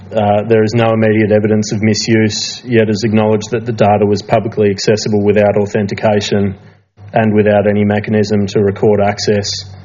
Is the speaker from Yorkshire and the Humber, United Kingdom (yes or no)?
yes; Howden, Yorkshire and the Humber, United Kingdom; I'm from Howden